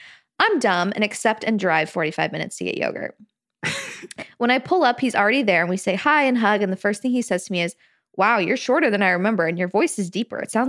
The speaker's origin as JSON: {"language": "English", "region": "California", "country": "United States", "lives_now": "Provo, United States", "said": "So I'm from Southern California, and I recently moved to Provo in August."}